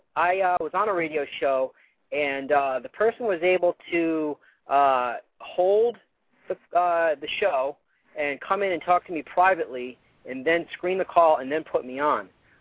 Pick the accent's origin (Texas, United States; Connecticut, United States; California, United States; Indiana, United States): Connecticut, United States; I'm from the Connecticut area, and I happened to stumble across your show tonight.